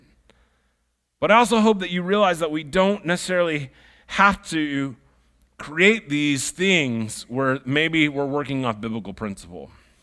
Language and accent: English; Iowa, United States; Now, I grew up in Iowa on a barnyard